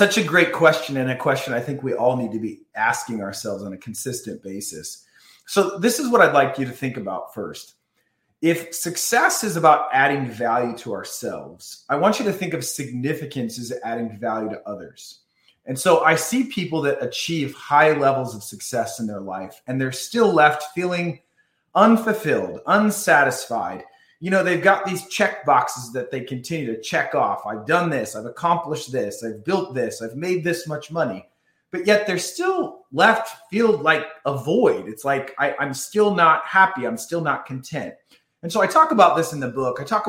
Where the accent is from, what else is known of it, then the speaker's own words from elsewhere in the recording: Illinois, United States; I grew up in Illinois. My dad was a general contractor.